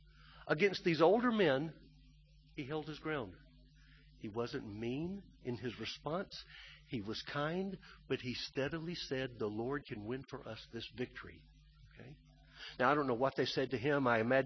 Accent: Alabama, United States; we go back to my home state of Alabama.

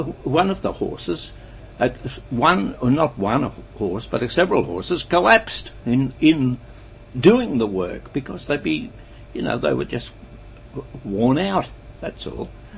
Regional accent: Ralston, New South Wales, Australia; born there; I was born in Ralston, New South Wales in 1919.

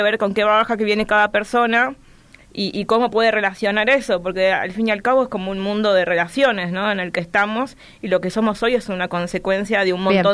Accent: Chaco, Argentina; como buena chaqueña que soy, están todas las mancias muy metidas desde mi infancia

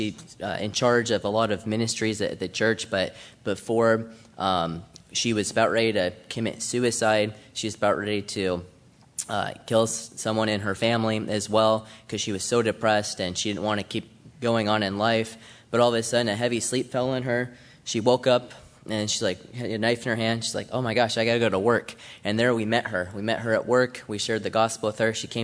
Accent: Colorado, United States; I'm from Colorado

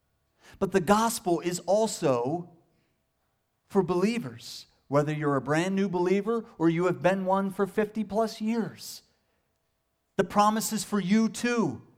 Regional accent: Pennsylvania, United States; I grew up near Lancaster County where the Amish are.

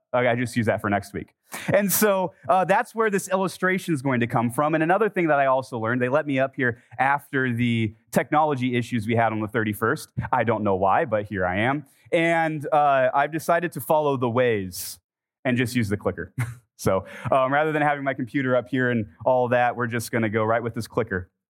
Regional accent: California, United States; And then I realized I'm from California. There's just way stations all over the place.

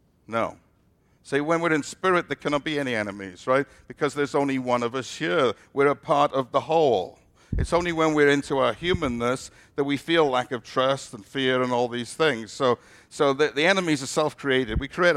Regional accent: United Kingdom; now in Texas, United States; I still think of myself somewhat as British sometimes. But I know I'm a Texan now, yeah.

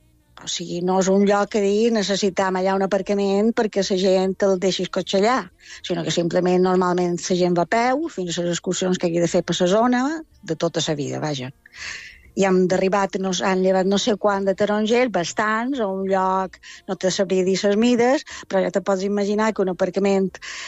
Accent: Palma, Balearic Islands, Spain; jo som una persona de Palma

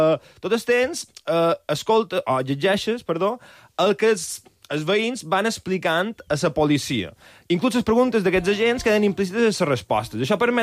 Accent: Binissalem, Balearic Islands, Spain; jo som de Binissalem, que és un poble que està 15-20 minuts de Palma, on hi ha un món rural bastant potent

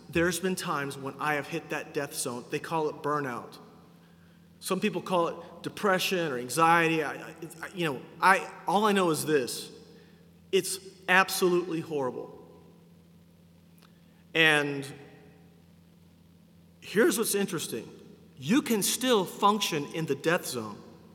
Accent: Oklahoma, United States; I grew up in Oklahoma, and my grandparents had an orchard full of apple trees and peach trees

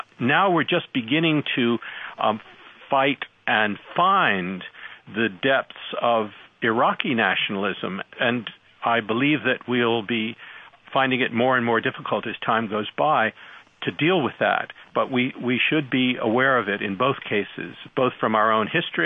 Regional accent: Connecticut, United States; the deaths of the soldiers from my home state of Connecticut

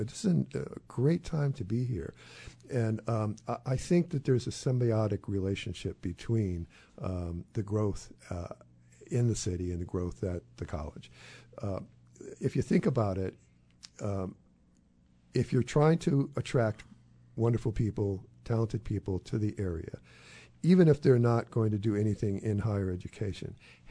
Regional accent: New England, United States; I'm from New England, and we don't have bad weather.

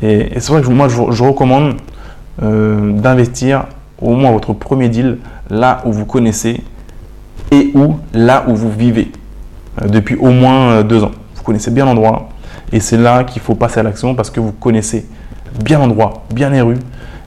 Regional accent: Pontoise, Île-de-France, France; j'ai grandi à Pontoise, donc je sais, je connais, j'ai Google Maps, vous savez, j'ai Street View dans ma tête parce que c'est ma ville, j'y suis né, j'ai été à l'école là-bas, mes parents y habitent encore.

